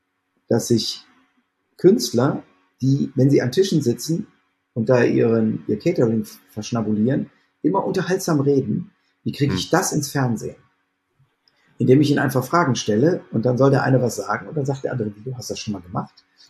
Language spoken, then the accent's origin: German; Bonn, North Rhine-Westphalia, Germany; es ist natürlich so, dass man als Bonner